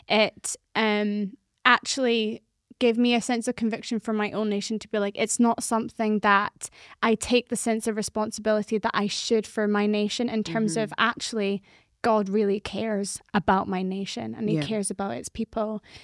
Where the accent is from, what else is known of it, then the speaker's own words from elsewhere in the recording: Scotland, United Kingdom; also born or lived in Wales; I've grown up in the UK, in a, like, you know, born in Wales, raised in Scotland, parents are English. Have some Irish.